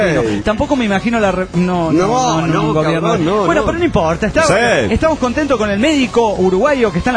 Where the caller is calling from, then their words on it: Delta, Colorado, United States; de Delta, Colorado.